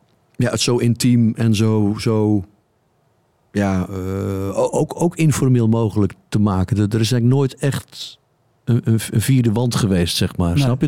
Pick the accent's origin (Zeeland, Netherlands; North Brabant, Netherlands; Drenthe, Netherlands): Zeeland, Netherlands; Ik kom zelf uit Zeeuws-Vlaanderen oorspronkelijk. Dus dat is een dialect dat al redelijk dicht. Dat is gewoon Oost-Vlaams voor een groot deel.